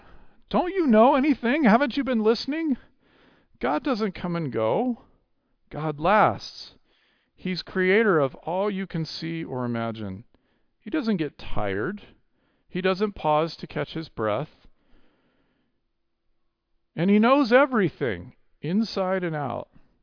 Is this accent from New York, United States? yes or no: no; Florida, United States; I walk out of my house and I look at the mountains over there, and I grew up in Florida.